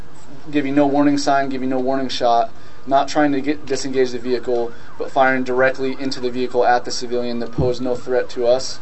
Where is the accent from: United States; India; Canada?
United States; as a soldier, as an American, and as a human being